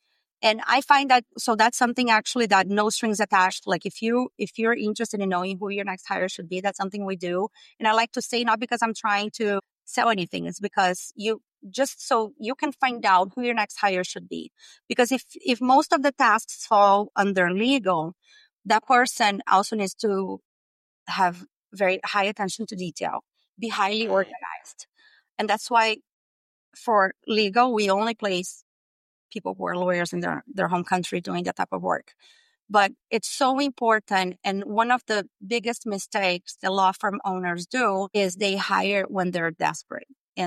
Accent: Brazil; I mean, I'm from Brazil myself, and those are myths, and they're wrong.

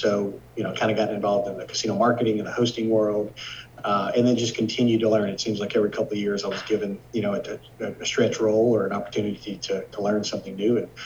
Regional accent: Louisiana, United States; moved away as an adult; now in Las Vegas, United States; I grew up originally in Louisiana, and after finishing college, wanted to get in the business. So had only been to Biloxi once or twice, but had visited Las Vegas. Mm-hmm. And so loaded up a car, moved out there

